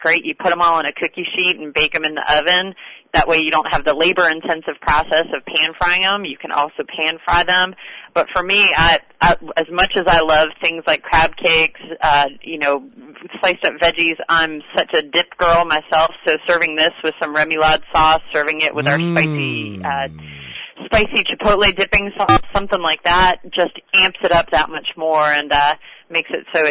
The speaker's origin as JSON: {"language": "English", "region": "Pennsylvania", "country": "United States", "tie": "born or raised there", "said": "Yeah, I'm a Northeast girl myself. I grew up outside Philadelphia."}